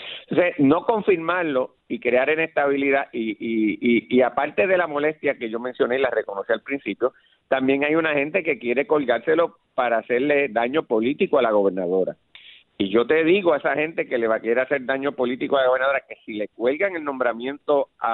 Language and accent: Spanish; Guaynabo, Puerto Rico; porque yo vengo de Guaynabo, de la escuela pública, y yo soy así